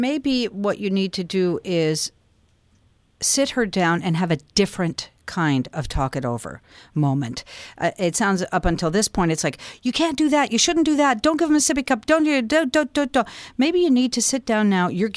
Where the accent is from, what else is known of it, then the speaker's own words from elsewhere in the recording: Albuquerque, New Mexico, United States; I grew up in Albuquerque, New Mexico